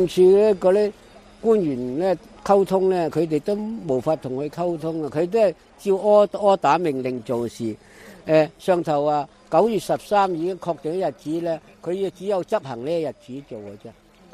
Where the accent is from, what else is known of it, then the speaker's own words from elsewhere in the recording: Hong Kong; 嗰啲嘅系我哋香港人咧百几年来聚积嘅精神同埋结晶嚟嘅